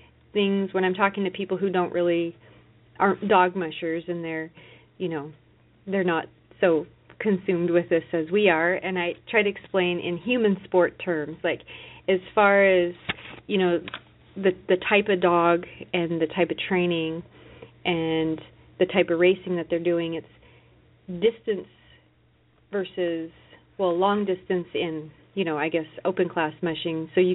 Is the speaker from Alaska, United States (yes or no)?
yes; Tok, Alaska, United States; now in Fairbanks, United States; I grew up in Tok, Alaska, and currently Carl and I and our children reside here in Fairbanks with our kennel of 20 dogs.